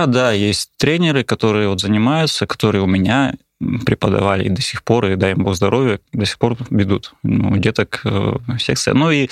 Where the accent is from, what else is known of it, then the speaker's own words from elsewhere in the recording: Belogorsk, Amur Oblast, Russia; Я из Приамурья, это вот Благовещенск, Белогорск. Да, город Белогорск у меня.